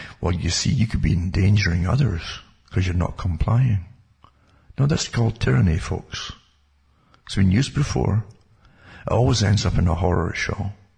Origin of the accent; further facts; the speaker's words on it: Ontario, Canada; I'm from Ontario, Canada, Northern Ontario, where I live or exist.